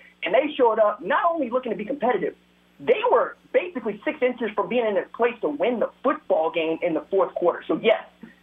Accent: Tulsa, Oklahoma, United States; I came up an Oklahoma fan. I'm from Tulsa, Oklahoma. Went to TU, went to OU, went to OSU for grad school for PhD.

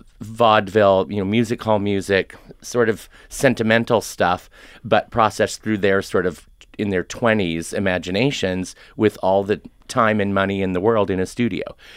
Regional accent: United States; I'm an American, I'm old, I'm a choreographer

